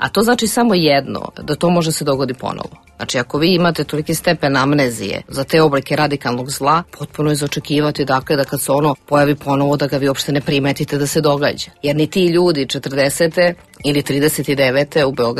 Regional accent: Croatia; moved away; pre svega ja sam iz Hrvatske, kao i ti. Meni je bilo pre svega teško da se vratim tamo prvi put posle 25 godina.

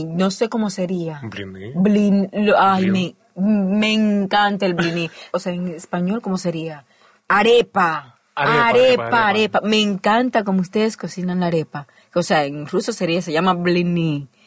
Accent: Cuba; no, señora, yo soy cubana. ¡Cubana! ¡Qué bien, Fidel Castro!

